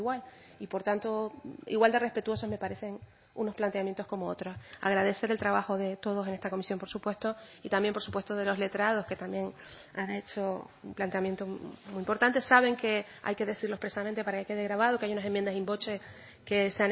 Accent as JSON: {"language": "Spanish", "region": "Canary Islands", "country": "Spain", "said": "un pueblo como el canario, que tiene una idiosincrasia propia y que vive en un mundo globalizado donde cada vez es más difícil mantener nuestras señas culturales, nuestras señas de identidad"}